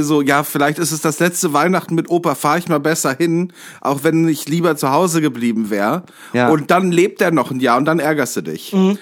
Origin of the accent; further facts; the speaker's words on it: Hesse, Germany; ich komme ja aus der Nähe von Kassel ursprünglich